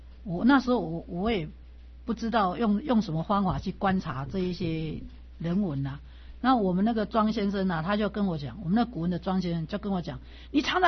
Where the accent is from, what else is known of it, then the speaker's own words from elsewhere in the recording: Taiwan; 如果是我们台湾人说，我就去跟旁边换钱来卖给你啊